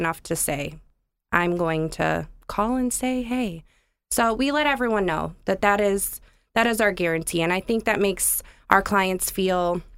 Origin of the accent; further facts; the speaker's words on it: Ohio, United States; moved away; also born or lived in Michigan; I was born and raised in Ohio, and then I moved to Michigan for a few years.